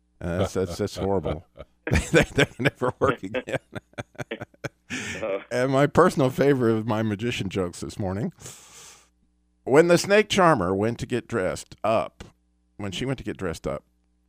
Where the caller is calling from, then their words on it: Winston-Salem, North Carolina, United States; We are in Winston-Salem, North Carolina.